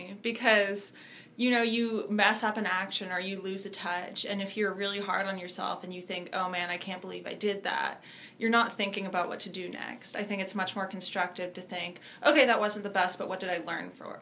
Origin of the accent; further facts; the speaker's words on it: Seattle, Washington, United States; Because I always wonder, like, we're from Seattle, what was it like before it got all built up?